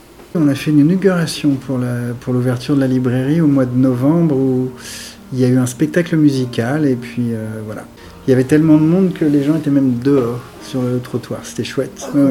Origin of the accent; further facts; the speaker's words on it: Paris, Île-de-France, France; En fait, je suis parisien, j'habite dans la région depuis 10 ans. Je suis tombé amoureux de la région il y a 10 ans, donc je m'y suis installé.